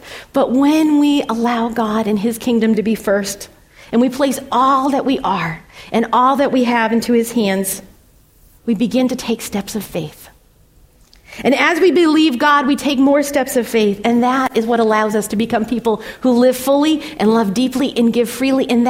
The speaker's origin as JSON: {"language": "English", "town": "Lowell", "region": "Massachusetts", "country": "United States", "tie": "born or raised there", "said": "I grew up in Lowell. My family was very poor."}